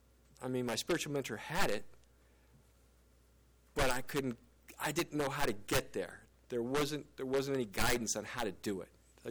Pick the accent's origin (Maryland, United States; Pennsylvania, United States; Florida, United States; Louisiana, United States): Maryland, United States; I'm from Maryland. I grew up in Maryland. And we go crabbing in Maryland.